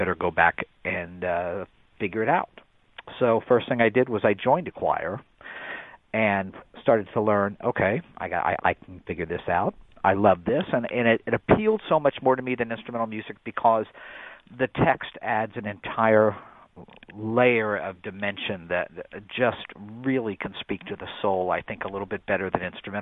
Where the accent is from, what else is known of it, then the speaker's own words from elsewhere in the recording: Indiana, United States; I am from Indiana, correct.